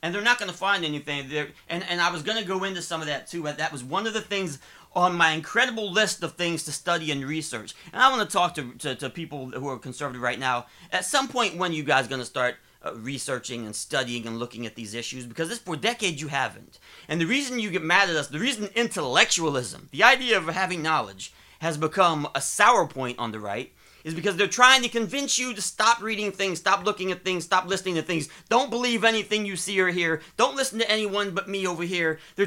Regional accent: Ohio, United States; now in Arizona, United States; I'm from Ohio. You know, we're from all over the country

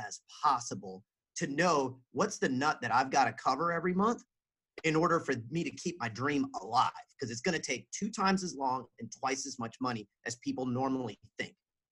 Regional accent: Atlanta, Georgia, United States; I mean, you know, for me, I grew up in Atlanta. I went to, you know, kind of took the traditional beaten path.

